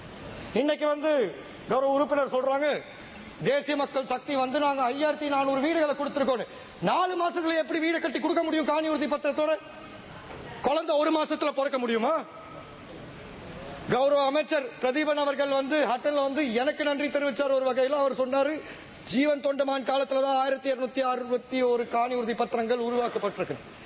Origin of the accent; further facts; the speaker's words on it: Sri Lanka; நாங்களும் இலங்கையர்கள் தான்.